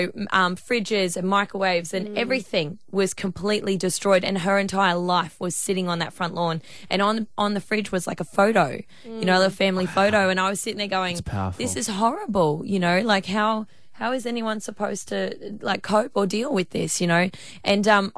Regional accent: Townsville, Queensland, Australia; moved away; obviously Townsville is my hometown. Even though I don't live here anymore, I come back every month, for at least a week out of every single month just to be here.

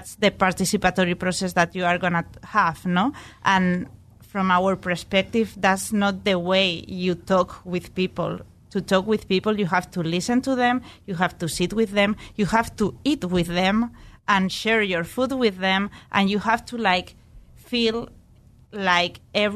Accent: Spain; I'm from Spain

